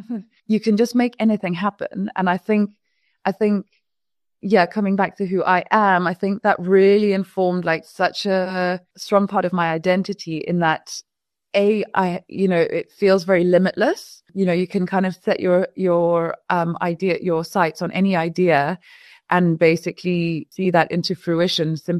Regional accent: Kenya; having been born and raised in Kenya, I feel like that sort of very rich African upbringing

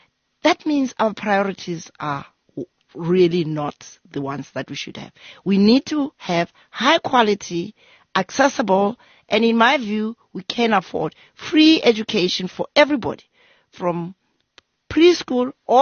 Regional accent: South Africa; And so we as South African citizens ought to ask ourselves the question, what is it that we need to be doing to put ourselves in a better position to make the kind of political choices that are going to help our country move forward?

